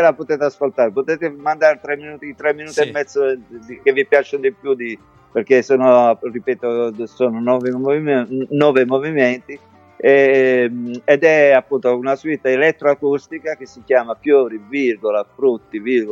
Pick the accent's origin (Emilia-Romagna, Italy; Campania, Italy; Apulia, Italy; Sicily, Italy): Apulia, Italy; Castellana Grotte; first language Castellanese dialect; Italian is a second language; sono i testi in dialetto stretto di Castellana Grotte, perché io fino a 6 anni ho parlato solo dialetto, quindi è la mia prima lingua.